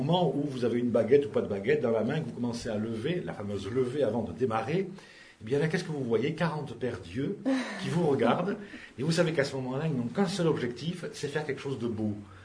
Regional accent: Tarbes, Occitanie, France; born there; Je suis né à Tarbes, donc il m'a amené dans des concerts à Tarbes qui étaient des concerts de musique classique puisqu'il aimait ça.

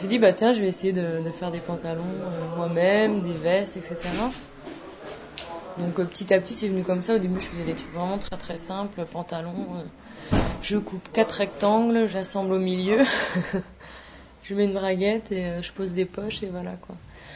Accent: Toulouse, Occitanie, France; puisque je suis de Toulouse.

